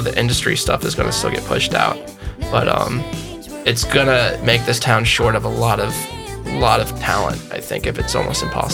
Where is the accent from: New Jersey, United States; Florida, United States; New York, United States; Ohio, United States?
Ohio, United States; I'm from Ohio, so yeah. The spice levels are a little different there.